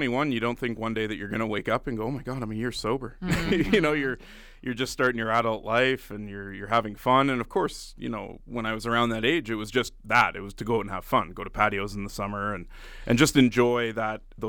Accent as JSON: {"language": "English", "town": "Ottawa", "region": "Ontario", "country": "Canada", "tie": "born or raised there", "moved": "as an adult", "said": "So I was born and raised in Ottawa. I'm going from, you know, the big city to the small city."}